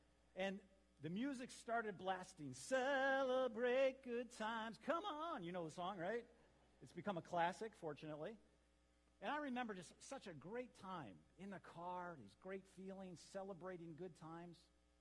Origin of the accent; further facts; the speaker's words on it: Lansing, Michigan, United States; now in Petoskey, United States; We're from the Lansing area. We get snow there as well, but you get a lot more snow up here.